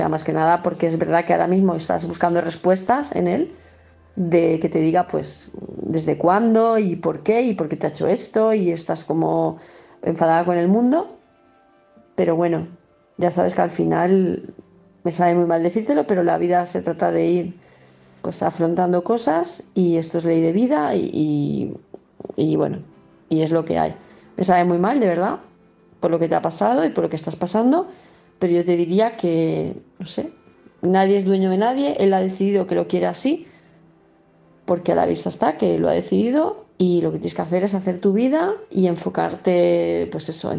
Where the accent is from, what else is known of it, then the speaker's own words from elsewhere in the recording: Palma de Mallorca, Balearic Islands, Spain; de Palma de Mallorca